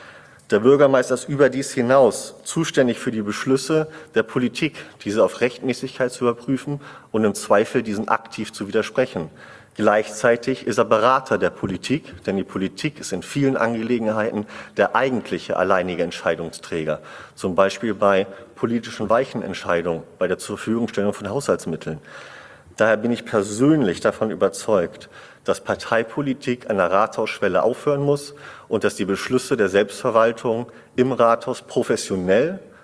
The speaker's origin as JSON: {"language": "German", "town": "Tönning", "region": "Schleswig-Holstein", "country": "Germany", "tie": "born or raised there", "said": "sodass ich jetzt meine doch nun schon 15-jährige Berufserfahrung in einer Mittelstadt gewinnbringend für meine Heimatstadt Tönning einbringen möchte"}